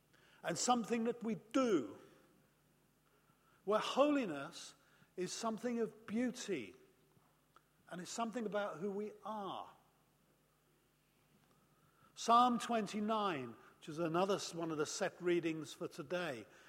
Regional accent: United Kingdom; well, I'm a Brit.

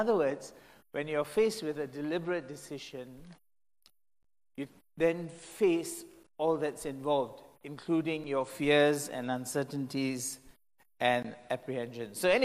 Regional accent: Singapore; because I'm from Singapore, we're not used to this, right?

